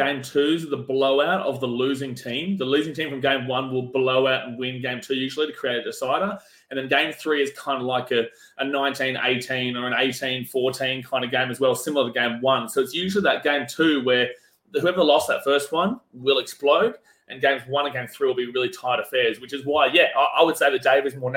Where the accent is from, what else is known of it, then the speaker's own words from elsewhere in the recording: Queensland, Australia; As a Queenslander myself